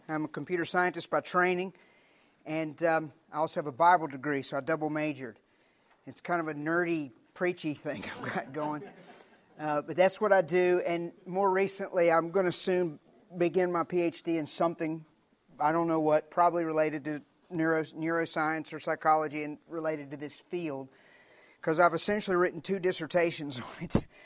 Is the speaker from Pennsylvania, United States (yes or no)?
no; Virginia, United States; I'm originally from Southwest Virginia. Anybody see the show Moonshiners? That's where I'm from.